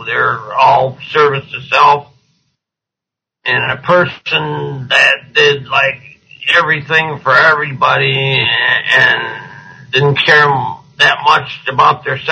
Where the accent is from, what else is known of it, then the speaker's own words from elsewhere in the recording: Michigan, United States; now in Long Beach, United States; Well, I live in the United States in Long Beach, California. I grew up in Michigan.